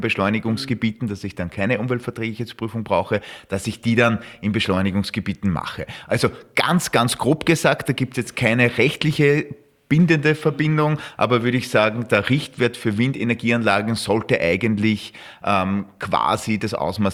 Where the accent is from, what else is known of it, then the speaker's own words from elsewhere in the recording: Upper Austria, Austria; dieses Beispiel aus meinem Heimatbundesland und deinem Heimatbundesland, Oberösterreich, ist jetzt keine Best Practice natürlich